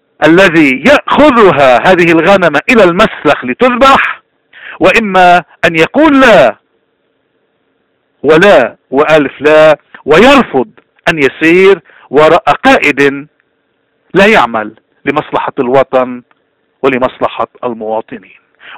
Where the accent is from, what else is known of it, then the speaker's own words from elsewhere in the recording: Lebanon; رسالتنا نحن كلبنانيين لأي طائف انتمينا